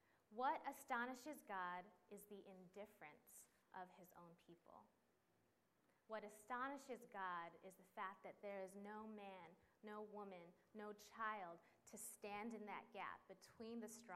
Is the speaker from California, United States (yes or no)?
yes; San Diego, California, United States; For those of you who know San Diego, I'm from San Diego, Jack Murphy Stadium.